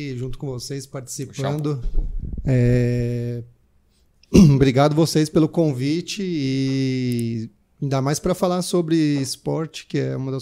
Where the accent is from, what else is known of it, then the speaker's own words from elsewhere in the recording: São Paulo, Brazil; Sou daqui de São Paulo.